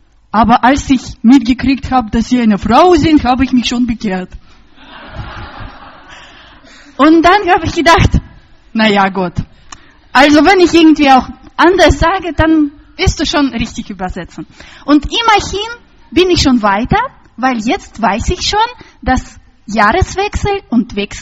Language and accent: German; Russia; accent: Russian; German is a second language; wie ich über Risikos und Nebenwirkungen von meinem starken russischen Akzent warne